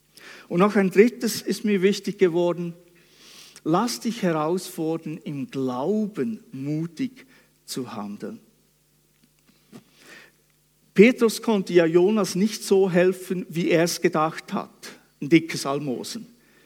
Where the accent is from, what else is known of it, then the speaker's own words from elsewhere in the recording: Switzerland; moved away; Ich war wieder mal unterwegs in der Schweiz, nahe dort, wo ich aufgewachsen bin. Das ist nach meinen Verhältnissen von hier ziemlich weit weg.